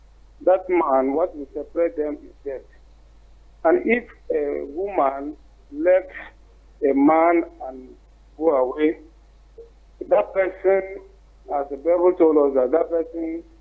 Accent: Taraba, Nigeria; I'm from Taraba State.

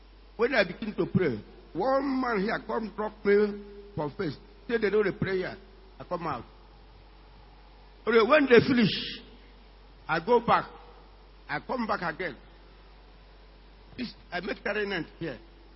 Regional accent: Togo; English is a second language; I'm not from this town. I'm from Togo, from here.

